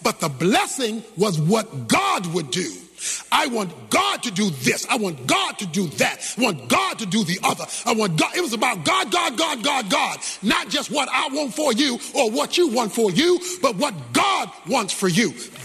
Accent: Baltimore, Maryland, United States; born or raised there

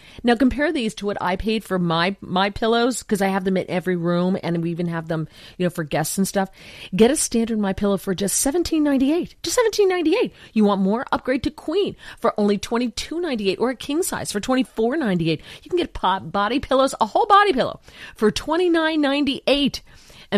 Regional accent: New Jersey, United States; I'm born and raised in New Jersey. I drank well water in New Jersey out of a hose.

